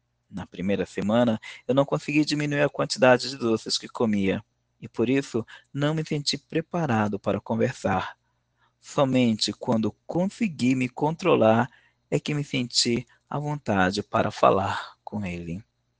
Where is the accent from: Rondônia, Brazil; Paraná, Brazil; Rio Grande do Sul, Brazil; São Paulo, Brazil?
São Paulo, Brazil